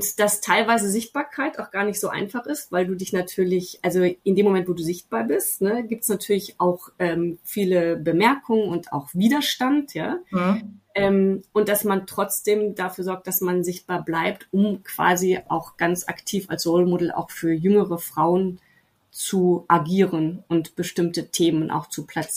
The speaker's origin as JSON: {"language": "German", "country": "Germany", "said": "Und das war mir als Deutsche doch sehr fremd."}